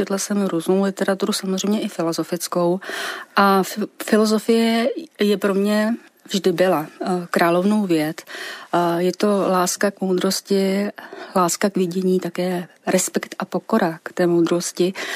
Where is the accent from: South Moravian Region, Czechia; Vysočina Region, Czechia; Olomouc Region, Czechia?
Vysočina Region, Czechia; Je pravda, že jsem se narodila na Vysočině, vyrůstala jsem tam